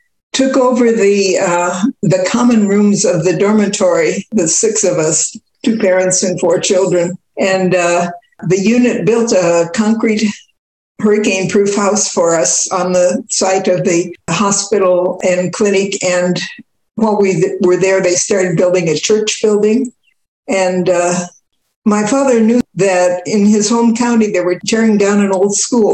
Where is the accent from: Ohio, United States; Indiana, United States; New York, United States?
Indiana, United States; Indianapolis; born there; I was born in Indianapolis, Indiana.